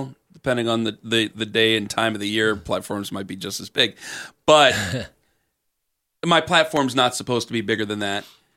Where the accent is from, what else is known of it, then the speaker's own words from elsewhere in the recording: Cleveland, Ohio, United States; Like, you got to understand, I'm from Cleveland.